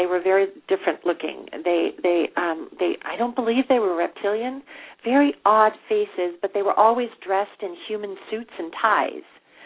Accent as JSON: {"language": "English", "town": "Cleveland", "region": "Ohio", "country": "United States", "tie": "born there", "said": "Well, I was born in Cleveland, Ohio"}